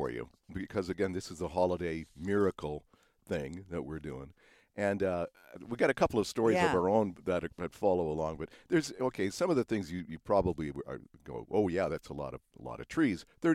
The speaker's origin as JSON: {"language": "English", "town": "Edmonton", "region": "Alberta", "country": "Canada", "tie": "born or raised there", "said": "all the way back in my hometown area of Edmonton, Alberta, Canada."}